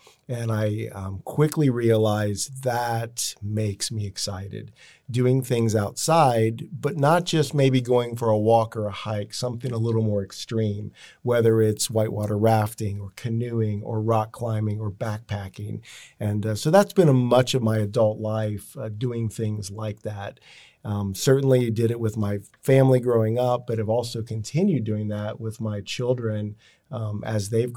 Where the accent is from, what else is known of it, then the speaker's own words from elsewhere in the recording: Beavercreek, Ohio, United States; Growing up around this area, I'm from Beaver Creek. My parents still live there today. I graduated from Beaver Creek Schools.